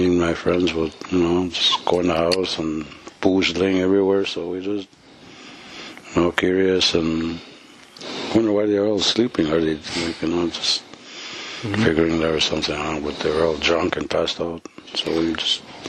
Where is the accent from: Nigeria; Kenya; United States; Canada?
Canada; Nelson House, Manitoba; Okay, I'm from Nelson House. Okay. And growing up in Nelson House, there were quite a bit of, a lot of alcoholism, and a lot of drinking, a lot of pretty much some poverty